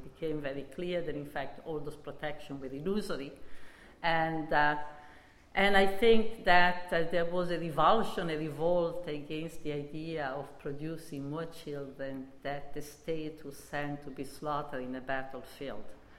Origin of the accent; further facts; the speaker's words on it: Italy; I come from Italy, and I believe that women of my generation in Italy also had something of a different experience